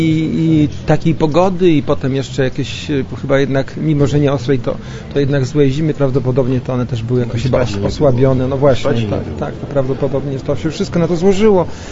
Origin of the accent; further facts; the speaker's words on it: Spytkowice, Lesser Poland, Poland; Nie, to Spytkowice koło Rabki, to my jesteśmy górale nizinni.